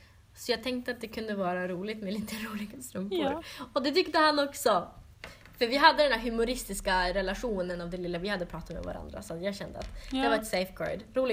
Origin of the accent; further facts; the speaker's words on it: Norrbotten County, Sweden; För jag tänkte, ja, men jag kommer ju ändå från Norrbotten.